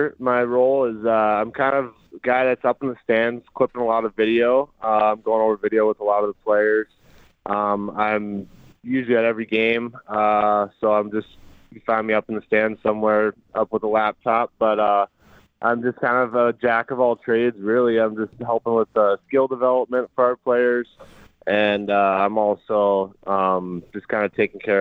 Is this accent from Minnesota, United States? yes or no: yes; Moorhead, Minnesota, United States; I'm originally from Morehead, like you said. I graduated in 17. I grew up around the area.